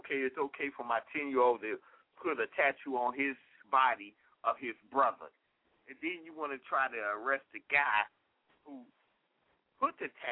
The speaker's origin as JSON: {"language": "English", "town": "Detroit", "region": "Michigan", "country": "United States", "said": "Come on now, I'm from the north. I'm from Michigan. I'm from Detroit."}